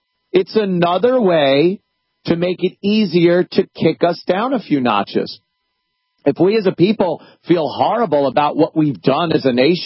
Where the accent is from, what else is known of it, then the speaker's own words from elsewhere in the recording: United States; We just feel negative these days about being American.